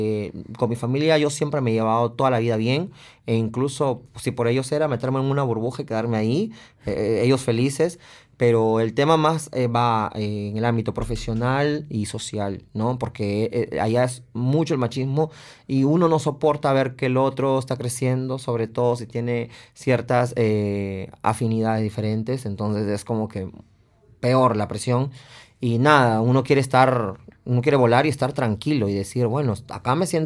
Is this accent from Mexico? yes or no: no; Peru; Somos tres músicos peruanos